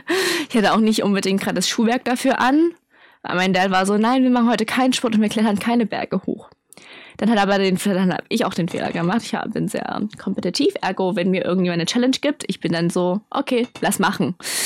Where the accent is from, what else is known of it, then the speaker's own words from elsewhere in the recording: Dresden, Saxony, Germany; Also ich komme ja ursprünglich aus Dresden, da gibt es Straßenbahnen und Busse.